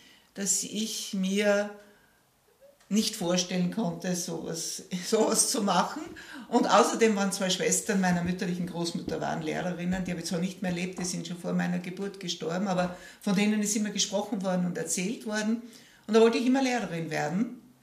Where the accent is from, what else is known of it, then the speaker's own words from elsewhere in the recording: Styria, Austria; Ja, und es war ja noch ein Bauernhof, wie er in den Bilderbüchern jedenfalls geschildert wurde.